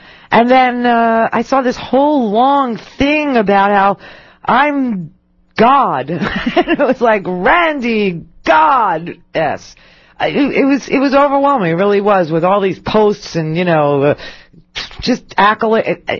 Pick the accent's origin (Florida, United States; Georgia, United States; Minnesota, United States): Florida, United States; I'm from Florida. I didn't sign up for that. It's like 2 degrees.